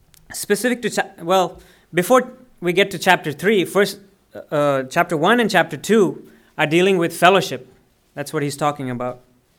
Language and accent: English; India; also born or lived in Vallejo; I come from India by way of Vallejo